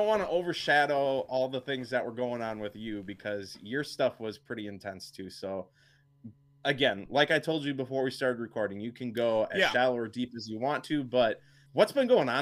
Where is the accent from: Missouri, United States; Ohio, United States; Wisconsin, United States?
Wisconsin, United States; Wittenberg; I grew up in Wittenberg, Wisconsin, which is like central. That's like 30 minutes from Marshfield, and Tomahawk is another like hour and a half.